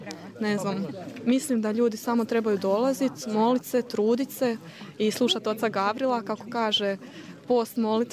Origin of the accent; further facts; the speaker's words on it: Velika Gorica, Zagreb County, Croatia; Ja sam iz Velike Gorice i dolazim često, pošto nam je i blizu.